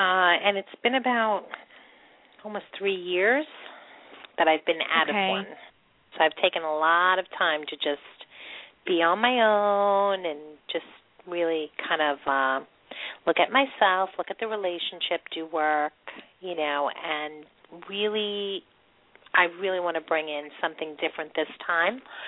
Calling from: New York, United States; I'm calling from New York.

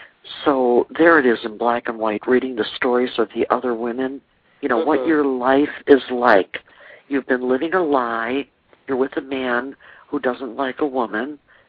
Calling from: Cincinnati, Ohio, United States; from Cincinnati.

